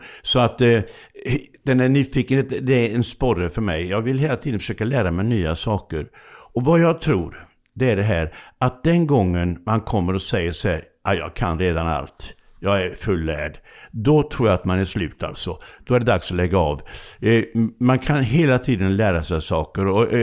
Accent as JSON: {"language": "Swedish", "town": "Laholm", "region": "Halland County", "country": "Sweden", "said": "För jag kommer ju från Laholm, som bara är 2 mil från svenska metropolen Båstad."}